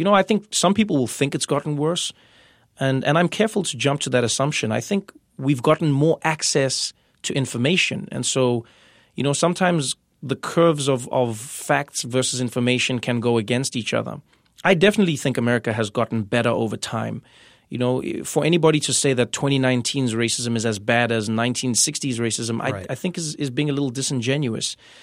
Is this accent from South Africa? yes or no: yes; South Africa; when I was growing up in South Africa